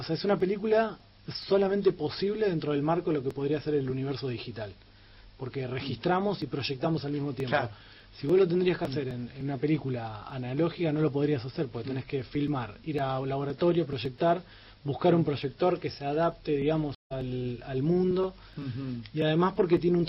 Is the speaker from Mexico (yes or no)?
no; Argentina